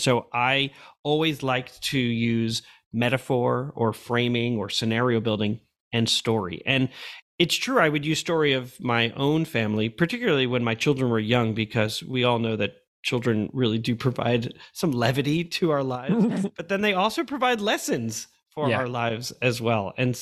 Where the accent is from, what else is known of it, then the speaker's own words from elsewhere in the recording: New York, United States; growing up in New York, which is really, as many people like to say, is a real melting pot of our nation.